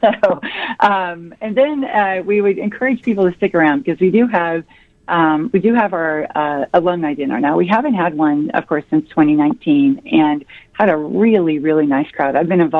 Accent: Madison, United States; Now, I'm from Madison

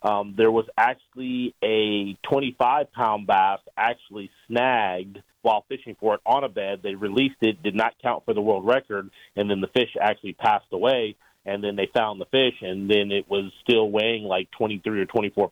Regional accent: Oakdale, California, United States; Oakdale, California.

